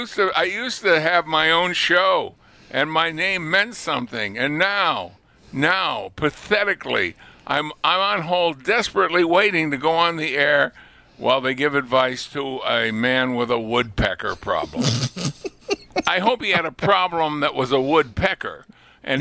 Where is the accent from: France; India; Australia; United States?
United States; Lunenburg, Massachusetts; But the only Lunenburg here, I think, is in Massachusetts, and that's where I was born. I was born in the next town, but I grew up in Lunenburg. Only 8,000 people there.